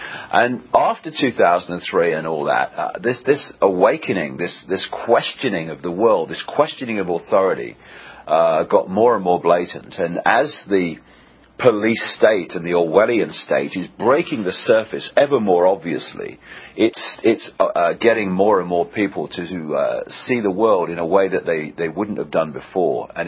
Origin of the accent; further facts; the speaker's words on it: England, United Kingdom; from England.